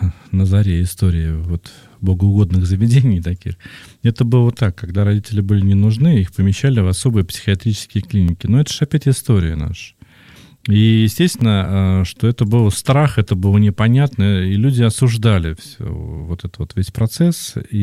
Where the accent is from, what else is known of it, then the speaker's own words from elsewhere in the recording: Samara Oblast, Russia; born there; она отвезла ее, где я родился, там, в Самарскую область